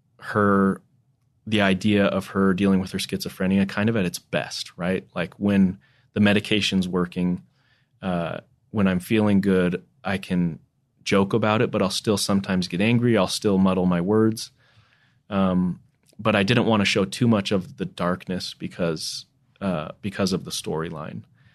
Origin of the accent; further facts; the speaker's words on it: United Kingdom; accent: British; hey, when we go meet this group, don't be thrown by my British accent, right?